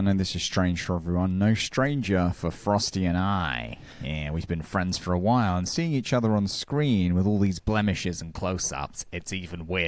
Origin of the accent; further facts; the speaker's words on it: Cardiff, Wales, United Kingdom; From my hometown of Cardiff. We'll play you some nice music. Have a chat from Bloody Wales. Make sure you're tuning in. In case you forgot, I'm from Bloody Wales.